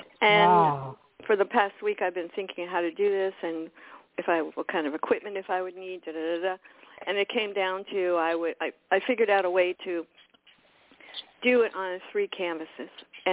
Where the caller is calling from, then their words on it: Florida, United States; South Florida.